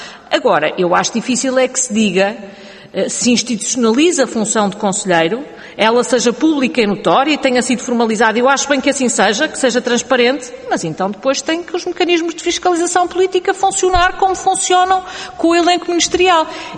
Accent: Portugal; nós enquanto portugueses

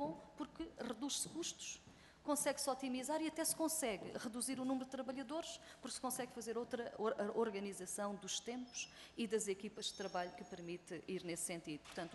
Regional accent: Alentejo, Portugal; Eu sou do Baixo Alentejo

